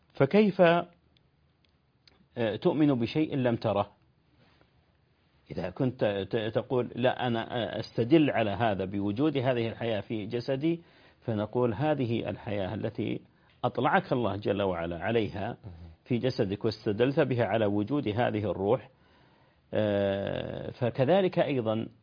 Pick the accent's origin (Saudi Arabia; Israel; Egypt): Saudi Arabia; Riyadh, Riyadh Province; وأنا أذكر أن إحدى المقابر عندنا في الرياض لما احتاج الأمر إلى توسيع الشارع